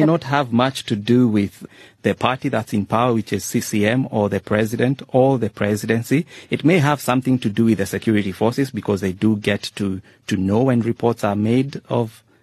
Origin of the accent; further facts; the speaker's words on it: Kenya; And as a Kenyan, I'll tell you this, we felt sort of like a huge sigh of relief coming from Tanzania.